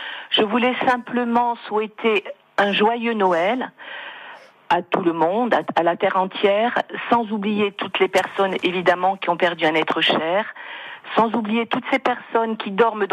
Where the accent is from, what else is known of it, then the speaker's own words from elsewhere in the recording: Corsica, France; Je parle en connaissance de cause, je suis corse